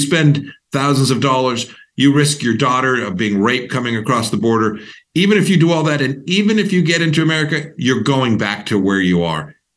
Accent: Wichita, Kansas, United States; I'm from Wichita, Kansas. Wichita has 350,000 people.

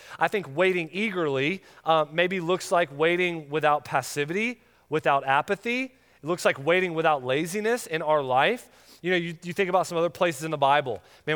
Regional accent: Florida, United States; I grew up in North Florida, and at that time in the 80s

